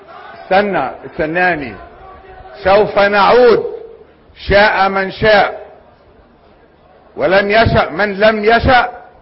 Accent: Egypt; نحن كمصريين

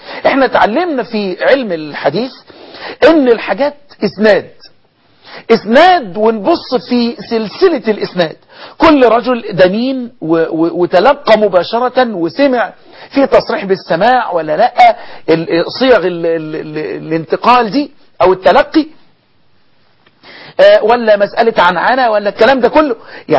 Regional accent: Egypt; رواية حفص الموجودة عندنا في مصر

